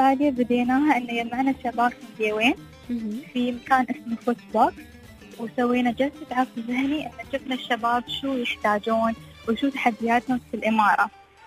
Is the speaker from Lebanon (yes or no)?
no; United Arab Emirates; احنا اماراتيين